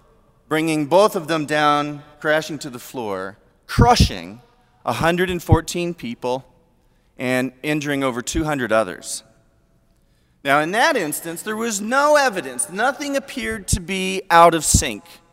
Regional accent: Kansas City, Missouri, United States; I grew up in Kansas City, Missouri, I'm proud to say.

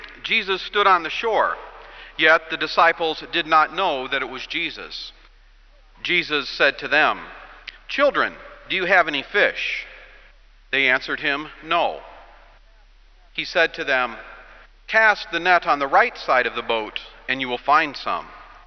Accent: Sturgis, Michigan, United States; I was working at a curtain rod factory in my hometown of Sturgis, Michigan.

